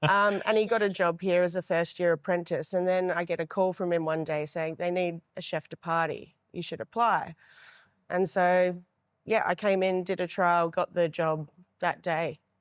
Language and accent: English; Bendigo, Victoria, Australia; moved back to Bendigo, which is my hometown.